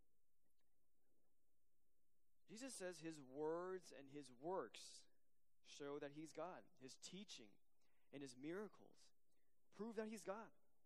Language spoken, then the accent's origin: English; Taipei, Taiwan; first language Chinese; English is a second language; now in United States; I grew up in Taiwan. As a kid growing up in Taiwan, I love to read.